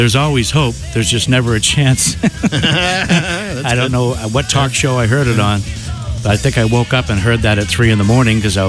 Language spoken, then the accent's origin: English; Medford, United States; because I'd say every other day I check the obituaries in my hometown of Medford.